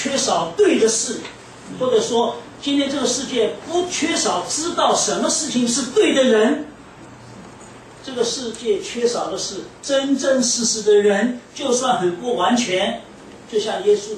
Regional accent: Taipei, Taiwan; moved away as an adult; also born or lived in Shanghai, China; 我生在上海，十三岁到台湾，在台北，几乎一直在台北读书工作。等到三十二岁的时候，到泰国北部去

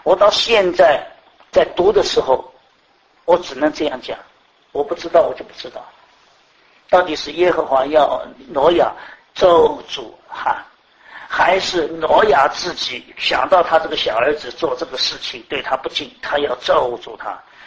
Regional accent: Shanghai, China; 他知道我上海人怎么样

